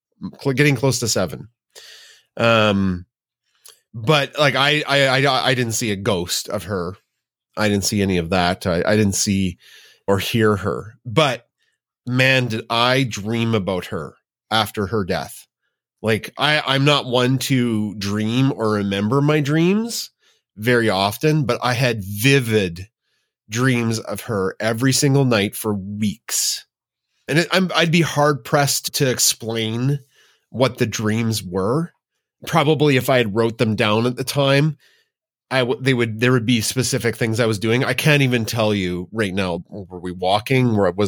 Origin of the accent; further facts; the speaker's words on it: Alberta, Canada; I'm out from Alberta